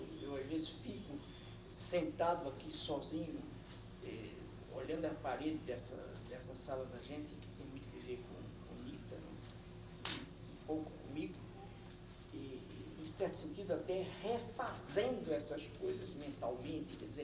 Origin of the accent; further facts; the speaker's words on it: Recife, Pernambuco, Brazil; born there; perto da casa onde eu nasci, que eu visito sempre, toda vez que vou ao Recife